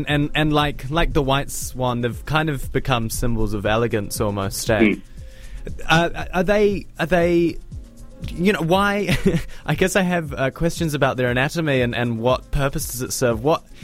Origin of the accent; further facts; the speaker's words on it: Auckland, New Zealand; I grew up in Tamaki Makaurau